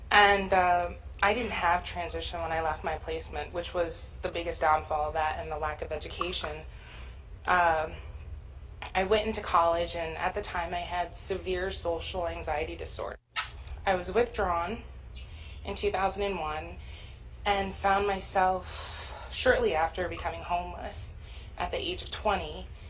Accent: New York, United States; I'm from New York, and I went to a residential

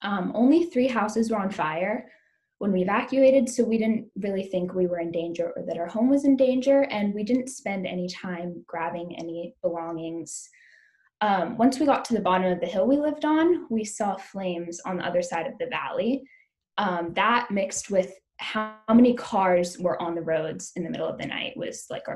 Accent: Sonoma County, California, United States; So by mentioning that I was from Sonoma County, you can probably guess where this is going.

